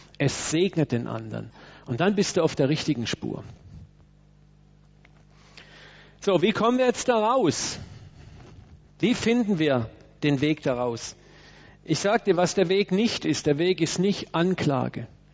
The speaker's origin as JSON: {"language": "German", "country": "Germany", "said": "Als Deutsche, denke ich, haben wir auch eine Tendenz in uns, dass wir Deutschen sehr leidenschaftlich sein können."}